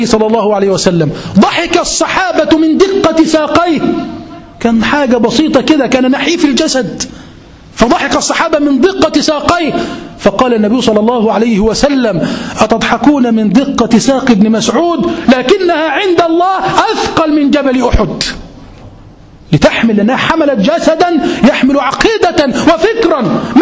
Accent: Egypt; عندنا في مصر 30 مليون شابا، أكبر قوة من الشباب بعد الصين في مصر، 30 مليون شاب.

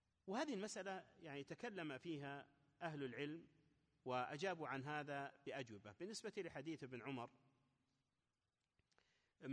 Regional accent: Najd, Saudi Arabia; فيجعلون أحواضا صغيرة تسمى عندنا في نجد القرو

